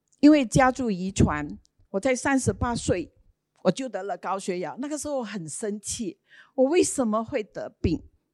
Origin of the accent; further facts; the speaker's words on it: Singapore; 我是大大地地的新加坡人 ，Made in Singapore， 因为我妈妈是 Singapore product， 所以我是新加坡人。